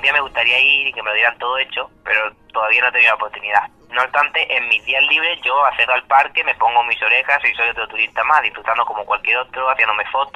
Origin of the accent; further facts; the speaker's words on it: Marbella, Andalusia, Spain; also born or lived in Málaga; Yo de Málaga, nací allí y he vivido siempre en Marbella.